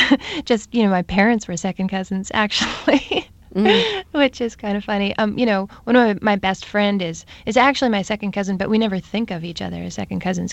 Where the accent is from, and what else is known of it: Steinbach, Manitoba, Canada; born or raised there; moved away as an adult